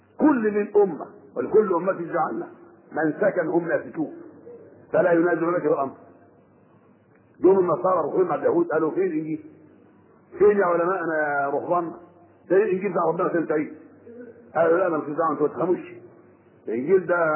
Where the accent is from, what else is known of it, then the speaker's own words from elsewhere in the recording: Egypt; انما احنا مصريين